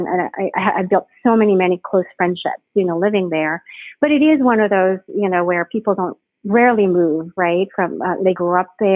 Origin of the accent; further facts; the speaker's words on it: Philippines; now in United States; And of course, for me and my husband, we grew up in the Philippines. So, you know, I'm not as used to the humidity as he is